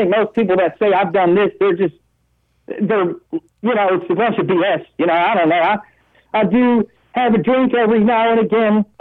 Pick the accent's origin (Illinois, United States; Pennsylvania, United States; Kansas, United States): Illinois, United States; Chicago; I've lived in many different neighborhoods. Like I said, I was born in Chicago. My parents, they had a house in Beverly, and then they moved around, and they ended up with a place in Lakeview